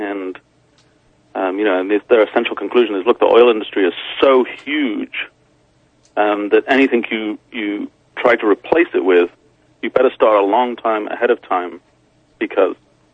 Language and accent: English; North West England, United Kingdom; moved away as an adult; now in San Francisco, United States; I grew up in the northwest of England, but I came here about 17 years ago now.